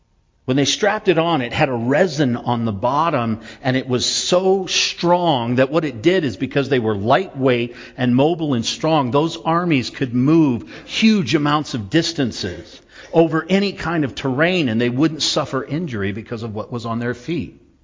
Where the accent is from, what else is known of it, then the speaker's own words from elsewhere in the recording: Nevada, United States; I grew up in Northern Nevada, where Mormonism is very prevalent.